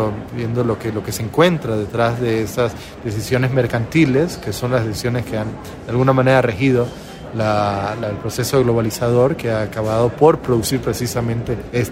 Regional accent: Costa Rica; Yo vengo de Costa Rica, un país que, en donde de alguna manera este discurso ecologista ha estado muy vinculado con el discurso turístico

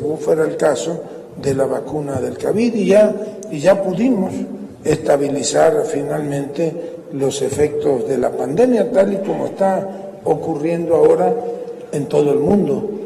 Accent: Mexico; a mí como mexicano

